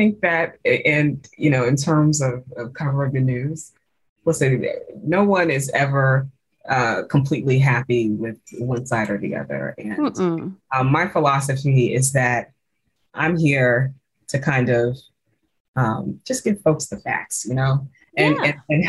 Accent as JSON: {"language": "English", "region": "New York", "country": "United States", "tie": "born or raised there", "said": "And so I grew up on Long Island."}